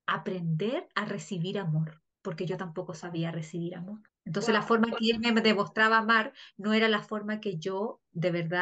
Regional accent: Chile; soy life coach espiritual, soy chilena

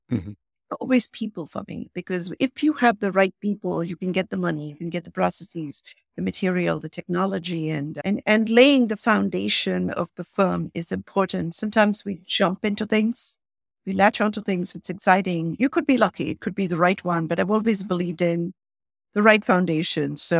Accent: India; now in United States; because, you know, I grew up in India. I live in this country. You can say I'm a global citizen or you can say I'm homeless, right?

